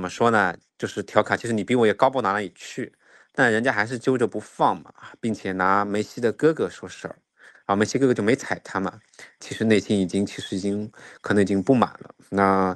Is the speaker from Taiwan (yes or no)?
no; China; 我们中国人呢是有很多冤种，但是如此近的时间内有没有这样的勇气和胆量做出这样的行为呢